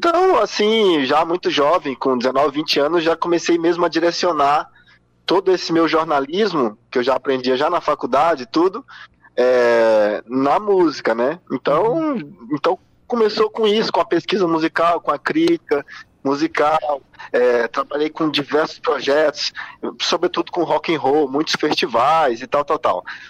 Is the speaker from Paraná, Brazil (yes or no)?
no; Maranhão, Brazil; Eu sou maranhense